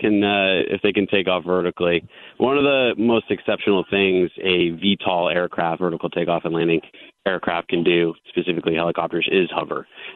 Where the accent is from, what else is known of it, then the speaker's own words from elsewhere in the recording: Boston, Massachusetts, United States; So there was a nor'easter. I'm from Boston, so I'm very familiar with that.